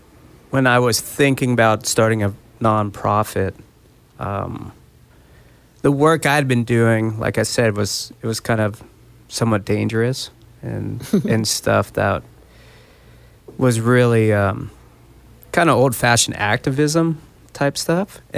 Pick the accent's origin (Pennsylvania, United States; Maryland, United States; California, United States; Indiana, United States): California, United States; Laguna Beach; Well, I was lucky enough to basically be born and raised in Laguna Beach and grew up actually across the street on the beach from the radio station.